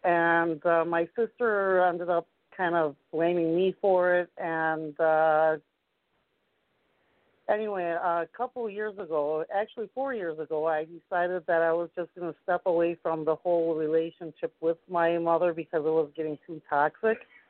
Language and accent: English; Japan; a little background is that I was born in Japan, and I had dual citizenship at one time